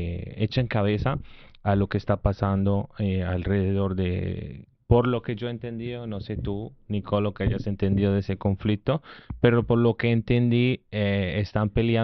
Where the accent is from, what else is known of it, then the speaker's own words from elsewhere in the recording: Colombia; cuando yo digo soy de Colombia